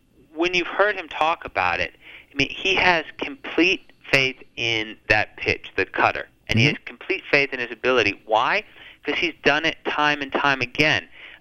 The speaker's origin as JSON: {"language": "English", "region": "Massachusetts", "country": "United States", "tie": "born or raised there", "said": "I grew up in Massachusetts, you know, in the Larry Bird era."}